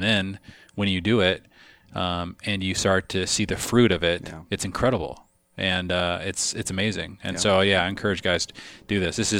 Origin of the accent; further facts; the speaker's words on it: Pacific Northwest, United States; growing up in the Northwest, just kind of while grunge was sort of coming out of Seattle and just a lot of things were being deconstructed.